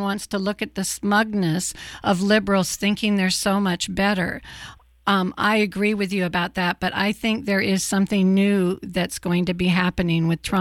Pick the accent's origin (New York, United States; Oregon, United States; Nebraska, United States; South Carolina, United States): Oregon, United States; I grew up in Eastern Oregon, and I remember when I first moved to... which town was that? maybe it was Pendleton, near the Umatilla Reservation